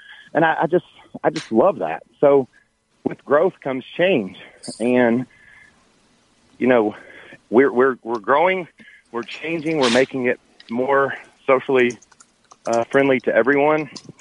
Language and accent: English; Kentucky, United States; I'm from Kentucky. I knew it existed. You know, I knew it was a Southern thing